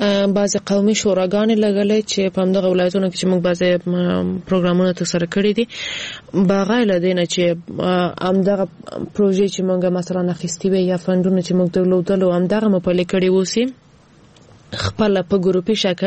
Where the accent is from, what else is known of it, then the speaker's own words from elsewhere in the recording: Afghanistan; ځکه زه هم د افغانستان یو وګړی یم